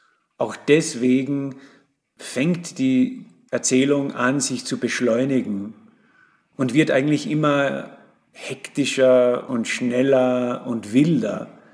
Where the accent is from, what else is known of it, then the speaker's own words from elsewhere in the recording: United States; Mein Vater ist Amerikaner, aber meine Mutter ist Österreicherin. Das heißt, ich bin in den Vereinigten Staaten aufgewachsen, aber bei mir zu Hause hat man Deutsch gesprochen. Dadurch bin ich wirklich zweisprachig aufgewachsen.